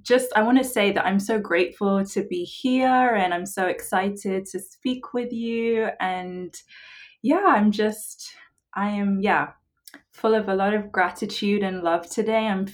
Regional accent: England, United Kingdom; moved away; They find out I'm from England, and their response is always like, why are you here?

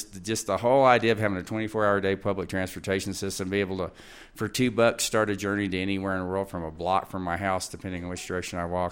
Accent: Texas, United States; moved away as an adult; also born or lived in Tennessee; I'm from Texas originally, and I hitchhiked to Tennessee when I was 19 to do this.

